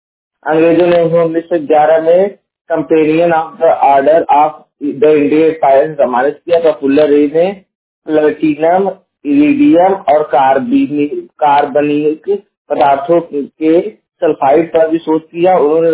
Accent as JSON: {"language": "Hindi", "town": "Jaunpur", "region": "Uttar Pradesh", "country": "India", "said": "मैं उत्तर प्रदेश के जौनपुर जिले का निवासी हूँ।"}